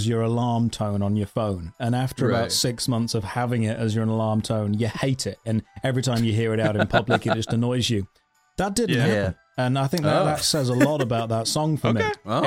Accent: United Kingdom; I'm British, so we have to legally bring tea over to America whenever we do anything.

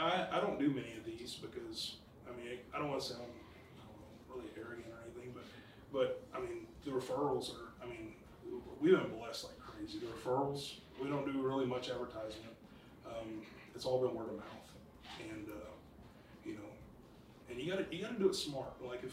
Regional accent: Winrose, Texas, United States; Yeah, my wife grew up in Granbury. Our whole life, and I grew up in Winrose, and we live in like south of Alito

